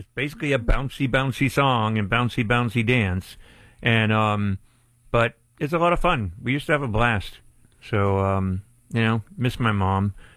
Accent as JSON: {"language": "English", "country": "Poland", "said": "When I was growing up, my mom loved to dance. We're from Poland."}